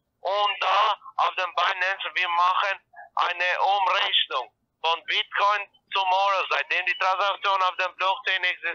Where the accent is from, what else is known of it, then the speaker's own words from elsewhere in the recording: Ireland; German is a second language; ich komme aus Irland und ich kann schon vor zwei Jahren Deutsch sprechen.